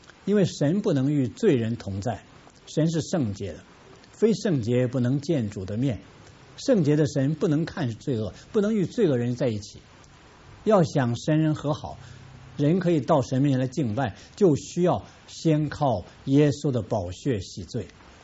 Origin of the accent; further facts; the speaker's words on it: China; 我们中国人最懂得这个道理